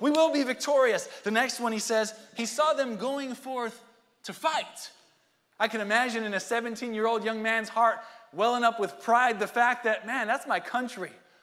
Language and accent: English; United States; I don't know about you, as an American, I don't want to see any other country with more gold medals than we have